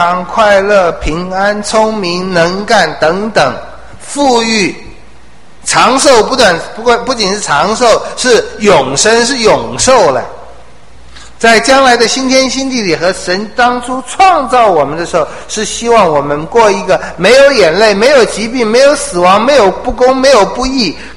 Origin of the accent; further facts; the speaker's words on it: China; 我们中国人说朝中有人好做官